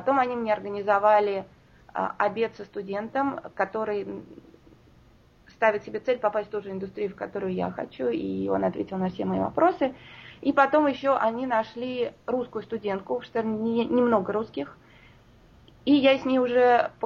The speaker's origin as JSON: {"language": "Russian", "region": "Moscow", "country": "Russia", "tie": "born or raised there", "said": "Родилась и выросла в Москве, я из большого города. Я люблю большие города."}